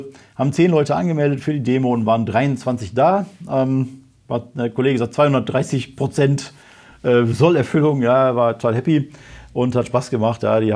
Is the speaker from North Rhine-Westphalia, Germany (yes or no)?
yes; Remscheid, North Rhine-Westphalia, Germany; Remscheid, meine Heimatstadt, ist mal wieder am Start.